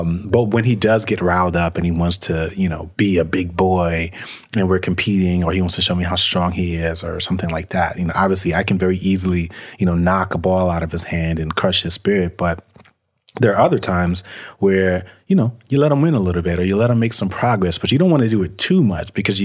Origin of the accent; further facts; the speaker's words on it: New York, United States; When I was playing basketball growing up in New York